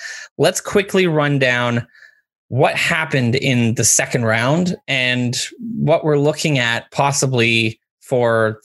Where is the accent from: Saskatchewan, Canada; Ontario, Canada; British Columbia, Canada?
Ontario, Canada; Kenora; I grew up in Kenora, born on the exact same day, May 13th